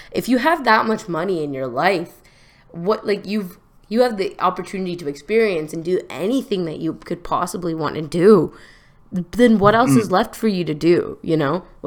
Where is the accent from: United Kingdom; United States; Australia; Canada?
Canada; I almost said prime minister because I'm Canadian.